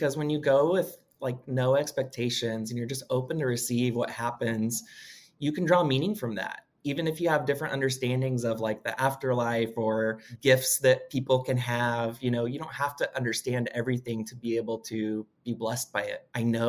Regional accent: Washington, D.C., District of Columbia, United States; I'm from Washington, D.C.

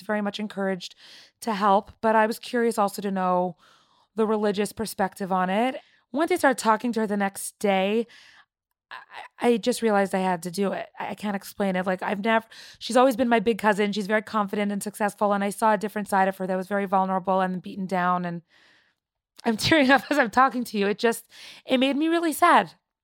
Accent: Toronto, Ontario, Canada; I grew up in Toronto, Canada, and I am 31 years old. I am married with two children.

